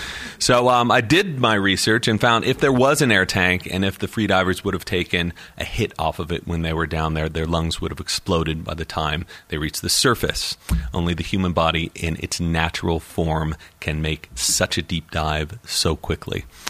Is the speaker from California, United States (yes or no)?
yes; California, United States; So more than California, my home state.